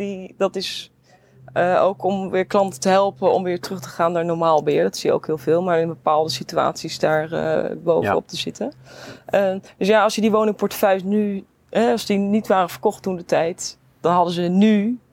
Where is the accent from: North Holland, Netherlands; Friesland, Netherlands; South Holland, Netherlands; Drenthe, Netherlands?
South Holland, Netherlands; Rotterdam; accent: Rotterdam; Ik hoor, zoals misschien ook in mijn accent nog wel een beetje kan horen... dat ik een Rotterdams accent heb. Dus in die zin, ik kom daar ook een beetje uit die regio. Daar kom ik vandaan. Dus ik hou altijd wel echt een connectie met Rotterdam.